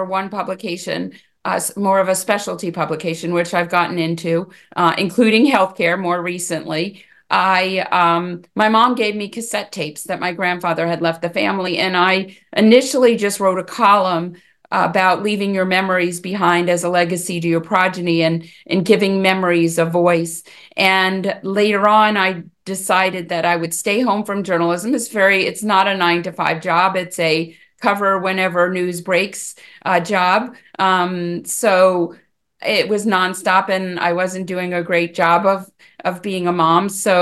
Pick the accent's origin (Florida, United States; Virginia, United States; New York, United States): New York, United States; I'm from New York, so you can imagine I checked some boxes there.